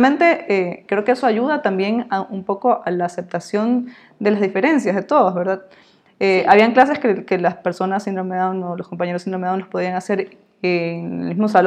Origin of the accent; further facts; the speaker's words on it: Ecuador; Yo crecí en un colegio en Ecuador